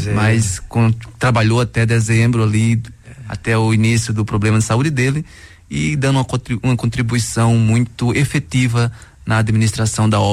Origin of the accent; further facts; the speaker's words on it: Bahia, Brazil; Não, sou baiano.